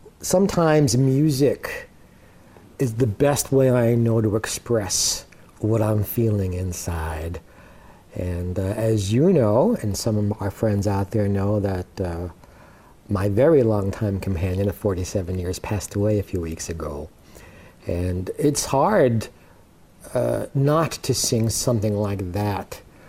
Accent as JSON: {"language": "English", "town": "Brooklyn", "region": "New York", "country": "United States", "tie": "born there", "said": "I was born in Brooklyn, New York. And they call me the last of the original Brooklyn Jewish entertainers."}